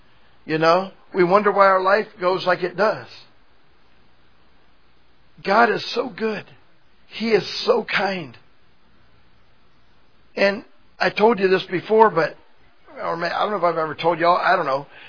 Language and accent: English; United States; I'm an American. I don't like that word.